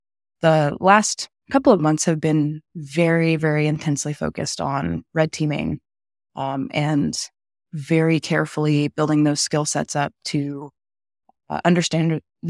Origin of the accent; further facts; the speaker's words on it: Texas, United States; So I'm a Southern girl, born and raised in Texas. I started working when I was 15.